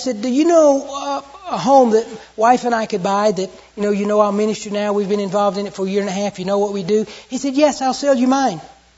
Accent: the South, United States; I'm from the South, I'm sure you couldn't tell that.

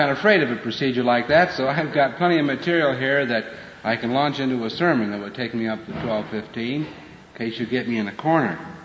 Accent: Iowa, United States; born there; I was born in Iowa and was corn-fed, as anybody can tell.

